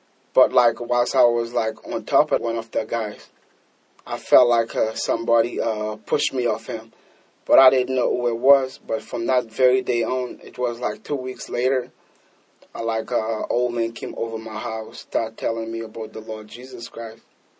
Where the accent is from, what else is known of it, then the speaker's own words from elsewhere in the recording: Nassau, New Providence, Bahamas; Nassau, Bahamas.